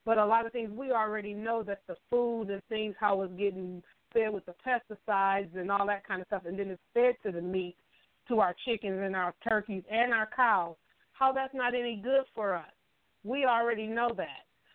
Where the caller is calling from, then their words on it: Flint, Michigan, United States; calling from up in Flint.